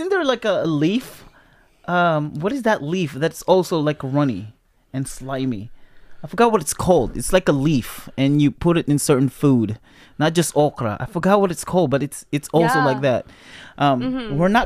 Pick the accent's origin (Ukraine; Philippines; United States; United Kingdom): Philippines; As a Filipino, I feel like it's overhyped.